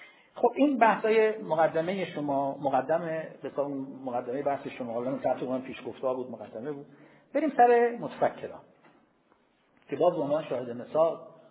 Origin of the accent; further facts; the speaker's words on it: Shiraz, Fars, Iran; وقتی ما دیگه شیرازی هستیم دیگه